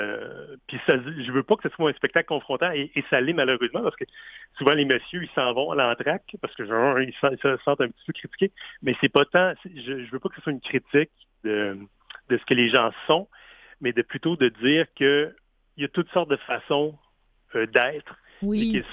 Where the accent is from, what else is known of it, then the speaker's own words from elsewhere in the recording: Baie-Comeau, Quebec, Canada; moi-même, j'ai grandi sur la côte nord. Ouais. Je viens de Baie-Comeau au départ.